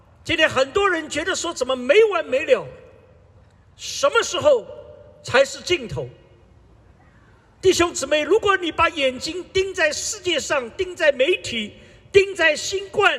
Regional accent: China; 我们中国人也不少，你要发财找关公，你要生小孩找观音，你要有吃的找灶神

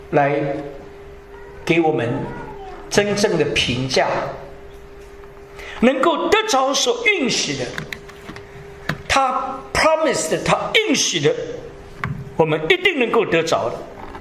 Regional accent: China; now in United States; 我们中国人很会翻。这个像美国有个州叫 Massachusetts， 那你怎么翻呢？结果中国人想出来叫满山秋色，翻得太棒。有个州翻得不太好，我们加州的首府叫做 Sacramento

